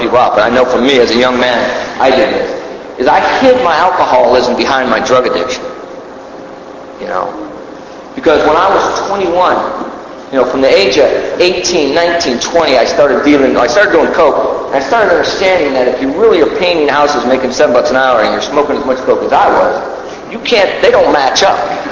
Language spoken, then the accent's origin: English; Stockton, California, United States; I grew up in California. I grew up in a town called Stockton, California. If anyone's from California, you know I'm not bragging about it.